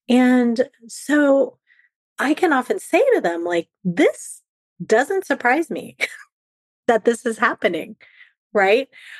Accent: California, United States; now in Alaska, United States; even though I live in Alaska now, I was raised in California.

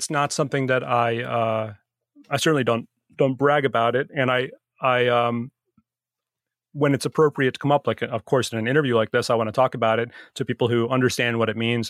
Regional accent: United States; because I feel like as an American, I feel very honored that people that I know, they're actually friends of mine

